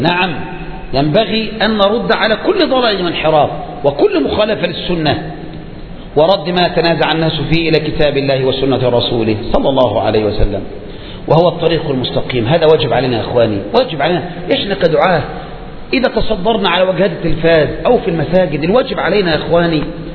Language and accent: Arabic; Egypt; فالديمقراطيه عندنا في مصر هذه ليست هي الديمقراطيه التي في الغرب